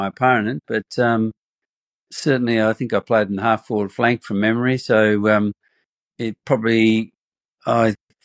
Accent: Yea, Victoria, Australia; Yeah, I came from Yay in the northeast. I went to Scotch at boarding school

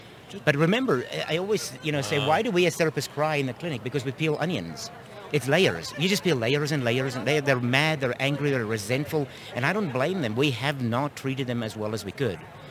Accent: South Africa; I'm from South Africa, and people ask me every weekend

